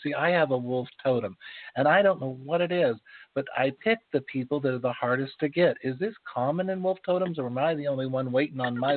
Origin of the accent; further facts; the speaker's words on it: Wyoming, United States; born there; So those of you know that, you know, I was born in Wyoming, and they say we're a little rough.